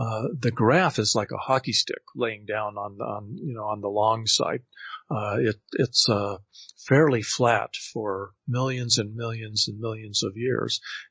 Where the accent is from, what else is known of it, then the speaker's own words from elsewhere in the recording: Colorado Springs, Colorado, United States; figured maybe a limited water supply might actually cause a rational thought in the American West and in my hometown of Colorado Springs.